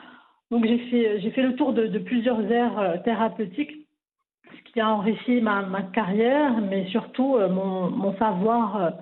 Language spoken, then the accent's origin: French; Paris, Île-de-France, France; also born or lived in Champagne-Ardenne, France; Je suis née en Champagne-Ardenne, dans l'Est français. J'ai passé les premières années de ma vie là-bas, avec mes parents et grands-parents. J'ai déménagé à Paris très jeune